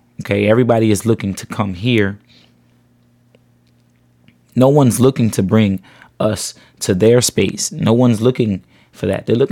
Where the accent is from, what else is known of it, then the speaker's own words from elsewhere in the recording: United States; She might be trying to imply that it's, oh, because I'm an American, they were trying to take advantage of me.